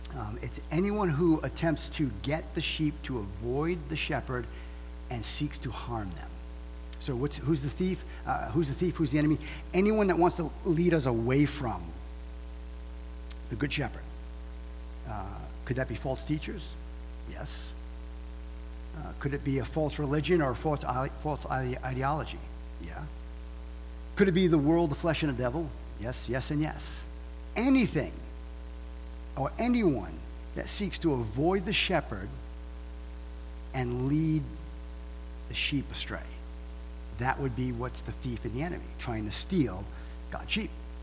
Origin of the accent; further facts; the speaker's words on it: Massachusetts, United States; People ask me all the time. I'm from Massachusetts.